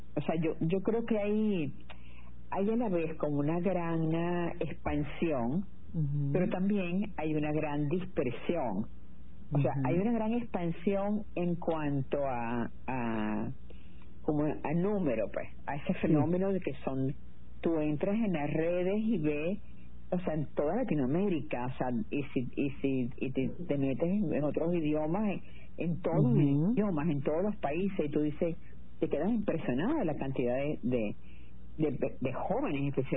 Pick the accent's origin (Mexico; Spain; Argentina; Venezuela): Venezuela; born there; esa serranía donde yo nací, que es muy virgen porque no tenía comunicación. Entonces, y además hermosísima como toda la cordillera de la costa venezolana. Y allí de un pueblito donde no había comunicación, era a caballo en la época en la que yo nací